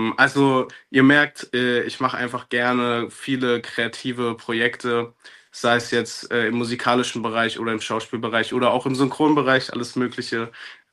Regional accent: Berlin, Germany; ich bin 23 Jahre alt, ich komme aus Berlin

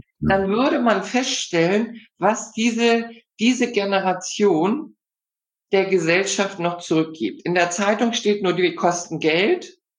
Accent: Hamburg, Germany; Ja, ich bin ja schon stolze 65 Jahre alt. Hab gelernt, ich komme ja aus Hamburg

